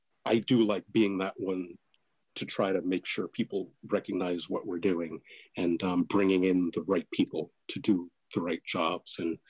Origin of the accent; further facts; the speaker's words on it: New York, United States; I'm from New York originally, so my family's in New York.